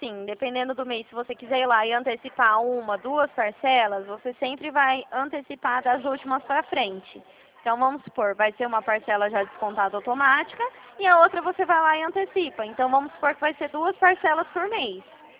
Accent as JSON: {"language": "Portuguese", "town": "Presidente Prudente", "region": "São Paulo", "country": "Brazil", "said": "Eu sou daqui da região de Presidente Prudente."}